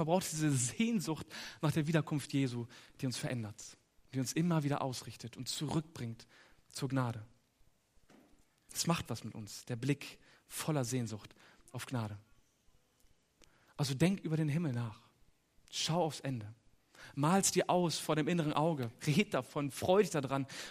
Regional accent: Lower Saxony, Germany; Ich komme vom Dorf, aus der Nähe von Hannover.

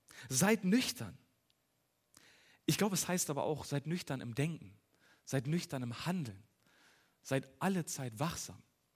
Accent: Hanover, Lower Saxony, Germany; Ernst August, aus meiner Heimatstadt, Prinz Ernst August oder auch als der Pinkel- und Prügelprinz bekannt.

